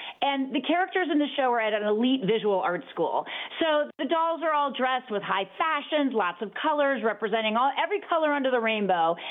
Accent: Mansfield, Ohio, United States; You know, I grew up in Mansfield, Ohio, and my sisters live in Columbus.

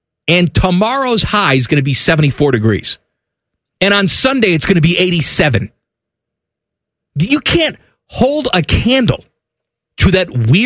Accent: Midwest, United States; and I grew up in the Midwest, and all us Midwestern people like to complain about the weather all the time.

